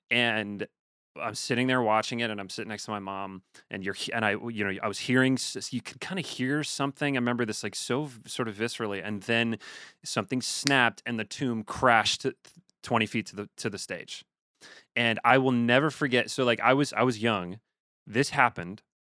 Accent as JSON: {"language": "English", "town": "Chicago", "region": "Illinois", "country": "United States", "tie": "born or raised there", "said": "So I grew up in Chicago"}